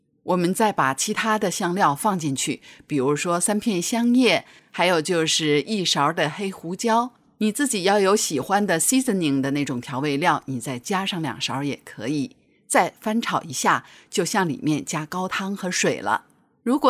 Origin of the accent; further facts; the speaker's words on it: China; 这个黑眼豆啊，可能我们中国人吃的不多